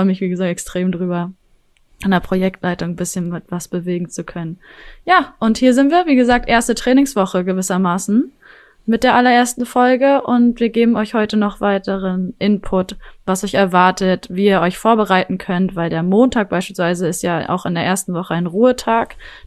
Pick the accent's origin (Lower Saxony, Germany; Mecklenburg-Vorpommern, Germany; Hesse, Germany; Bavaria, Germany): Mecklenburg-Vorpommern, Germany; Rostock; born there; now in Hamburg, Germany; Und als Nordlicht bin ich in Hamburg natürlich trotzdem auch gut aufgehoben, weil ich nämlich gebürtige Rostockerin bin.